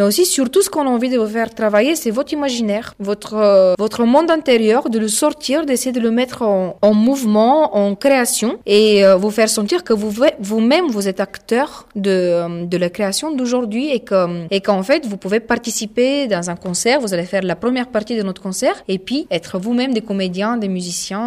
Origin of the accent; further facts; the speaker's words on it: Bulgaria; French is a second language; now in France; Parce qu'en fait, je viens de la Bulgarie. Donc déjà, j'ai fait ma vie et mon métier de musicienne à l'étranger.